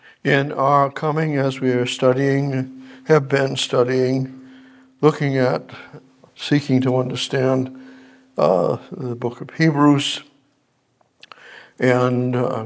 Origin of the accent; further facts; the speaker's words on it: Boston, Massachusetts, United States; I was raised up in Boston area, and Methodist Church and Methodism, traditional.